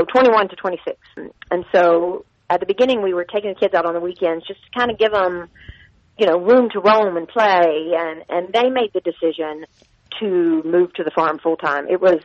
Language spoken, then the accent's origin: English; North Carolina, United States; So I'm from Eastern North Carolina. My family owned the farm supply in the area that I was from, and so I grew up. I grew up in town, not on a farm, but in a definite farming community and around farmers.